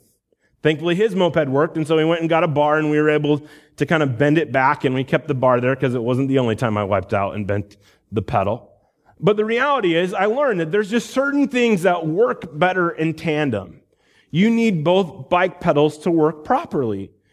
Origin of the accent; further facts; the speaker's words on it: Iowa, United States; you guys know that I grew up in Iowa.